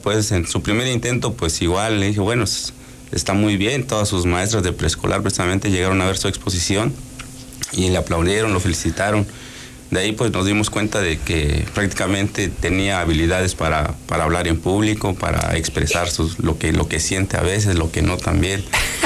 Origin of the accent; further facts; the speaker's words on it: San Cristóbal de las Casas, Chiapas, Mexico; Siempre en San Cristóbal. Sí, yo nací ahí en San Cristóbal de las Casas. Mis papás son originarios de Huistán.